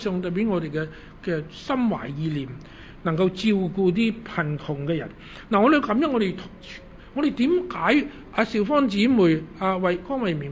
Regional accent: Hong Kong; 我们香港人

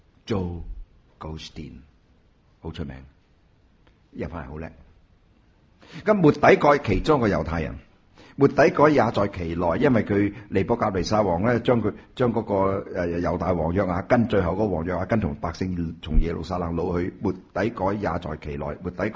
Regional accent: China; 在医学院读书的时候，我得我一个中国人

